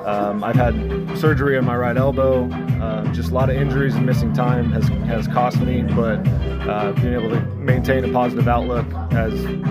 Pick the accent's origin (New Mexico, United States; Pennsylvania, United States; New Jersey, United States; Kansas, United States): New Mexico, United States; Albuquerque; I'm from Albuquerque, New Mexico.